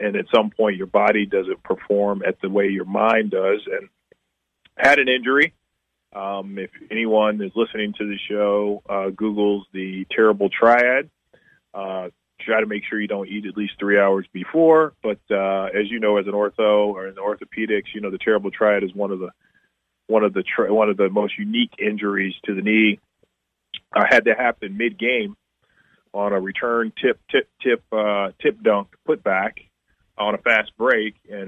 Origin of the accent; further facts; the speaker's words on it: Kankakee, Illinois, United States; I'm from Kankakee, Illinois, so most people don't know where that's at, but shout out to Kankakee.